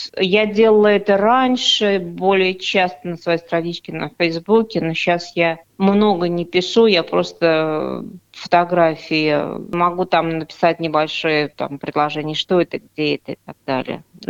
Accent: Russia; все спрашивают, откуда вы, потому что у меня акцент. Все спрашивают. Не все знают, где Россия

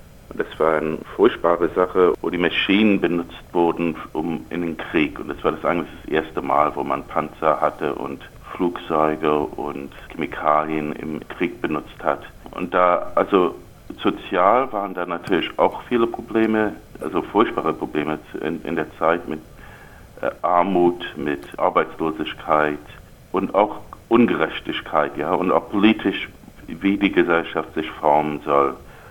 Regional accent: England, United Kingdom; born there; German is a second language; also born or lived in New York / Berlin; ich bin in England geboren, da war mein Vater zurzeit an der Bristol-Universität und dann sind wir auch nach Amerika, nach New York gezogen. Aber ich habe dann auch eine Weile in Berlin gewohnt

